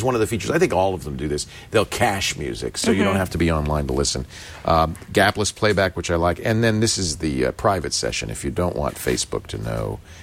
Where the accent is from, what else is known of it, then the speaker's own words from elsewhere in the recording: Detroit, Michigan, United States; Born and raised in South Detroit.